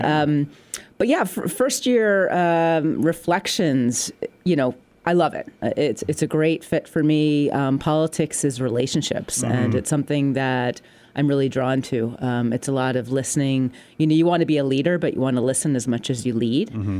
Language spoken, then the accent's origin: English; Ireland; now in United States; Although you came from North Adams, I came from Ireland. So I think I came a little farther away.